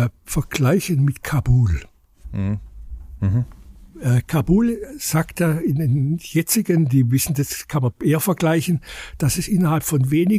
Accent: Germany; und daher gehe ich hin und tue das, was ich als Deutscher kann, helfen.

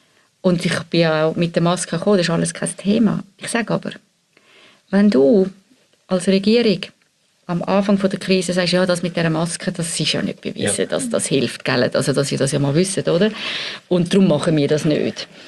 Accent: United States; Wir haben, das meine ich, in dieser Gesellschaft, auch bei uns in Amerika, wahrscheinlich noch viel mehr, wirklich einen grossen Vertrauensverlust.

